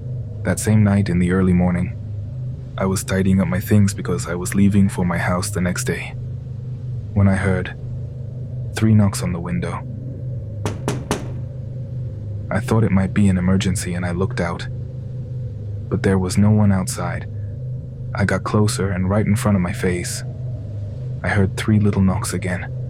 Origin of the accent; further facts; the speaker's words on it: Morelia, Michoacán, Mexico; I am 24 years old. I am from Morelia, Michoacán. I am a doctor, and I am currently doing my social service in a town 4 hours away from my hometown.